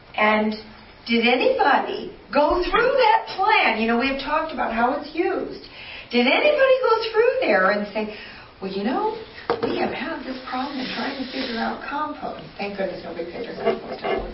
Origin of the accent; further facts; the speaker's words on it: Indiana, United States; my home state of Indiana